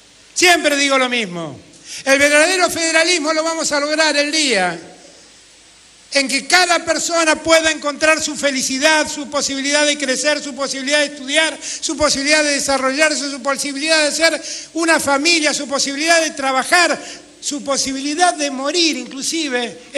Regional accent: Argentina; Somos los argentinos y las argentinas que viven ahí.

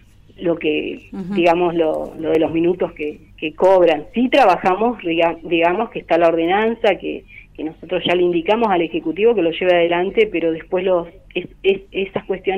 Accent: El Bolsón, Río Negro, Argentina; yo me crié acá en Bolsón y vi cómo se fue agrandando Bolsón

